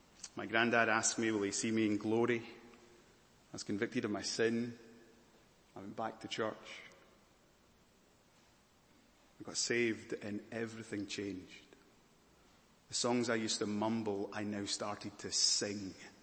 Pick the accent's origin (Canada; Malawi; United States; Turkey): Malawi; I can't remember how I felt about church when I was growing up in Malawi.